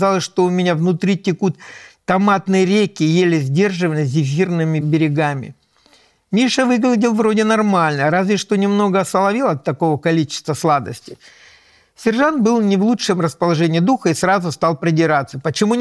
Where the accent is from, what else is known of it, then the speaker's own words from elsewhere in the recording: Omsk, Omsk Oblast, Russia; Я всегда горжусь тем, что я коренной амич в 4-м поколении, 1900 2013 года … дед сюда переехал с Белоруссии. Мы здесь живем. Я люблю свой край, люблю свой город.